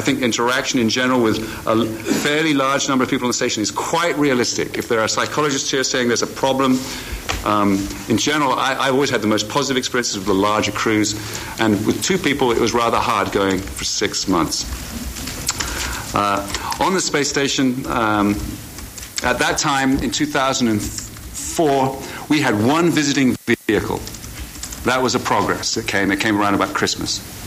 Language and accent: English; United Kingdom; accent: British; my British accent's, it's all right, I'm an authenticated American. I'm not House, so I'm not Hugh Laurie. My mum's American.